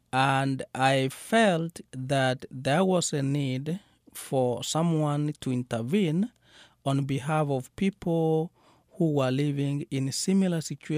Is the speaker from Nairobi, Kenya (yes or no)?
no; Kisii, Kisii County, Kenya; I come from Kisii in western Kenya. Kisii is spelled as K-I-S-I-I.